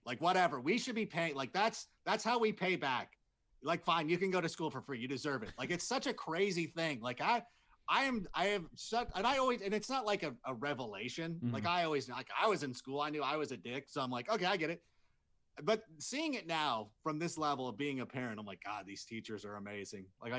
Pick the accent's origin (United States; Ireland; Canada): United States; California; also born or lived in Corona; Well, I grew up in Southern California. Yeah. Like an idiot. I felt that I knew enough Spanish from my Spanish speaking friends. I lived in Corona.